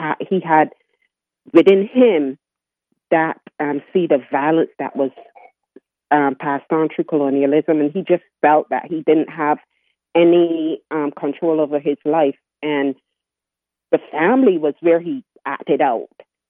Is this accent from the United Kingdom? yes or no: no; Barbados; I am from Barbados. I'm 61 years old. And Barbados is in the Caribbean, a small Caribbean island.